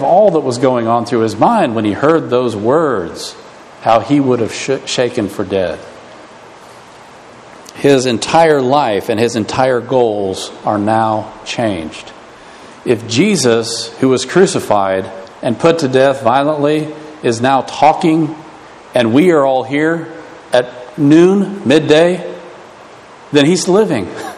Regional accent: United States; That's one thing that I, as an American living today, love about the gospel's beginning

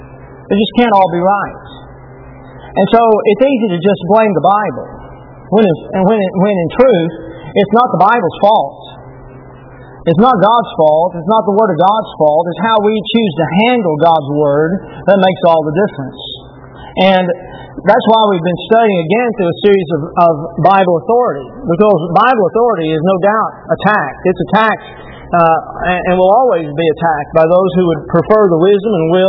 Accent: Texas, United States; And I know for me, I grew up in North Texas, and it's 95, 98, 100, and we had buzz fans.

